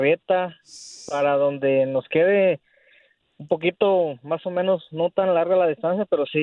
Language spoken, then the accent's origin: Spanish; Puebla, Mexico; moved away; Mire, yo soy de Puebla.